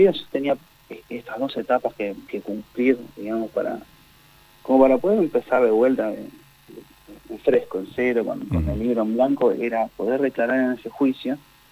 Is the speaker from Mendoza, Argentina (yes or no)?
no; Cinco Saltos, Río Negro, Argentina; born there; yo nací en Cinco Saltos